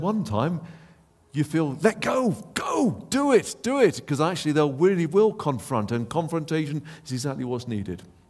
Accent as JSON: {"language": "English", "region": "England", "country": "United Kingdom", "said": "Forgive me if I speak out of turn here, and I'm English"}